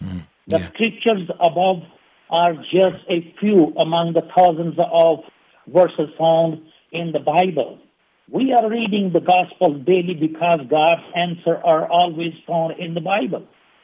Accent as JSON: {"language": "English", "country": "Pakistan", "said": "We as Pakistani Christians are living in the book of Acts"}